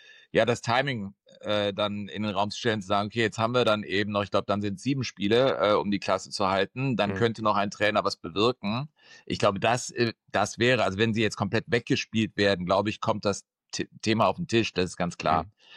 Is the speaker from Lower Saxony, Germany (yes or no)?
no; Cologne, North Rhine-Westphalia, Germany; Ich bin 72 in Köln geboren, als Halbschwede. Also deswegen ist das Kölsche so ein bisschen an mir vorbeigepaddelt. Aber immer hier gewohnt